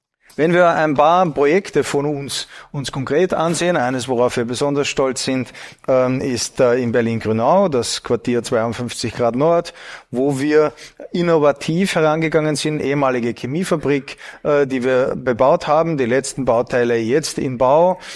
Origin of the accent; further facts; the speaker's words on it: Austria; Wie Sie an meiner Sprache vielleicht erkannt haben, bin ich Österreicher, lebe unter anderem in Wien.